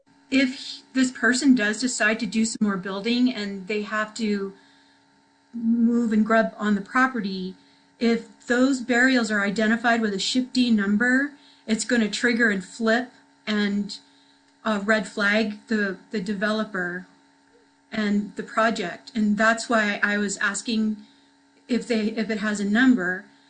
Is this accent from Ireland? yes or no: no; Kohala, Hawaii, United States; I'm from Kohala. I have my genetics and ancestry come from Kohala